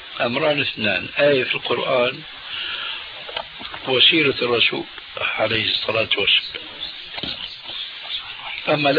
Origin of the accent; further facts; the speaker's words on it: Syria; انا باعتباري سوري